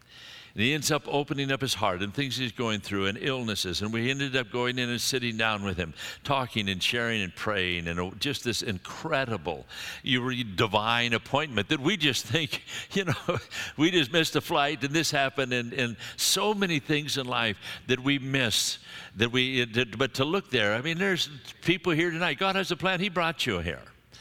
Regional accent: Scotland, United Kingdom; And I'm a Scotsman.

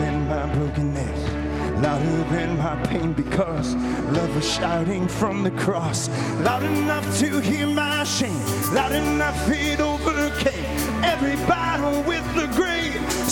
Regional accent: Michigan, United States; I'm actually from Michigan, so I can say that.

